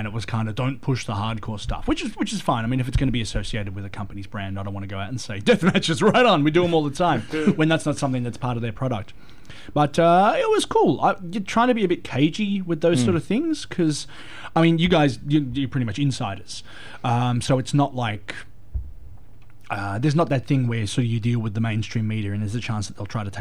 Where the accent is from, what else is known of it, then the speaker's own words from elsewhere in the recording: Australia; at the end of the day, I'm still an Australian wrestler